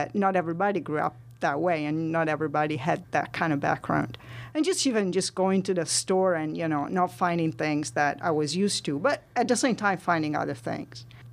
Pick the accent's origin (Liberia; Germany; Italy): Italy; now in United States; Well, you know, growing up in Italy, you take a lot of things for granted.